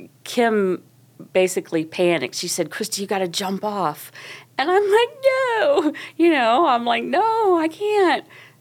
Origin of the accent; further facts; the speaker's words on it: Akron, Ohio, United States; I grew up in Akron, Ellet area.